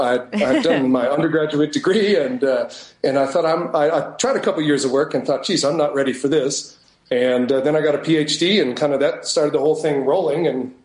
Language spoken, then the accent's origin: English; United States; also born or lived in New York; now in Johannesburg, South Africa; It's French-Canadian, actually, but I'm fully American and now partly South Africanized.